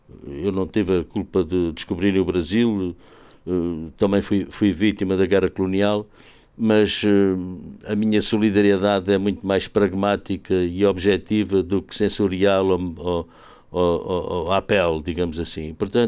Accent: Santarém, Portugal; Santarém é a minha cidade, porque

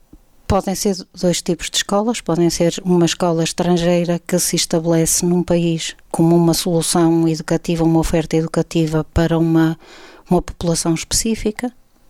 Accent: Braga, Portugal; born there; nasci em Braga e aqui vivi já a larga metade da minha vida que posso esperar viver.

